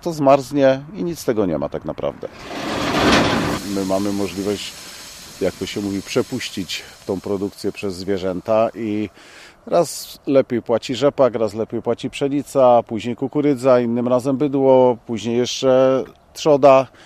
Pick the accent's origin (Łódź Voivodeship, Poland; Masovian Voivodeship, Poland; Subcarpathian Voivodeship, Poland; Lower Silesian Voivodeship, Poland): Masovian Voivodeship, Poland; Głażewo; Ja pochodzę z gospodarstwa w sąsiedniej wiosce Głażewo. Tam jest po ojcu gospodarstwo.